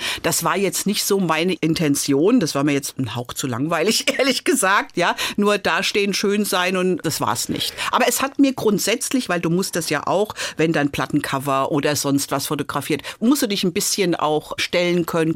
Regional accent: Frankfurt, Hesse, Germany; Also ich bin in Frankfurt gegenüber vom Hauptfriedhof groß geworden, die ersten 6 Jahre.

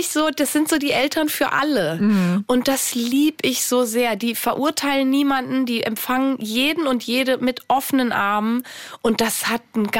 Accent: Switzerland; ich bin so privilegiert aufgewachsen in der Schweiz mit so einer tollen Familie.

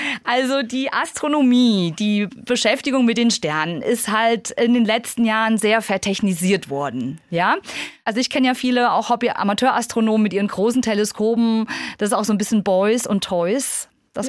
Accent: Tann, Hesse, Germany; ich bin aufgewachsen in Tannen der Rhön. Das war ja damals noch Zonenrandgebiet, ja. Ich bin sogar groß geworden, da gab es noch keine durchgängige Straßenbeleuchtung.

